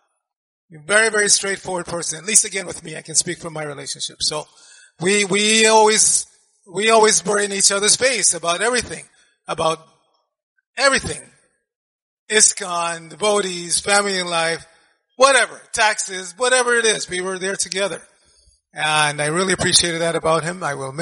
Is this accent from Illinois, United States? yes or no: no; New York, United States; I grew up in New York, and we have a saying in New York, when somebody gets in your face.